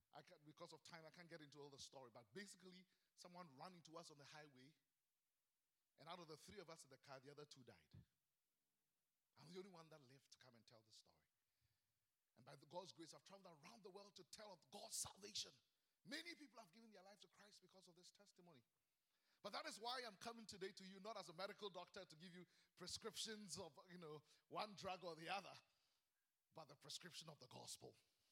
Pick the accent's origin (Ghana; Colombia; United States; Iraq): Ghana; now in Canada; But we like to say we're from Ghana, because we're originally from Ghana.